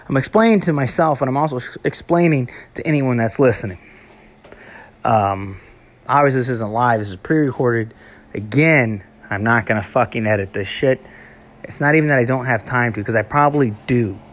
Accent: Davenport, Iowa, United States; born there; So I was born in Iowa in a little place called Davenport, and that's right on the Mississippi.

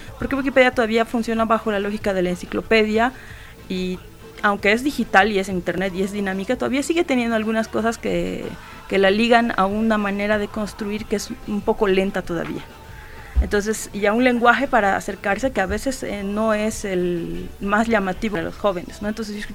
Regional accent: Bolivia; a la manera en que nosotros como bolivianos construimos el conocimiento

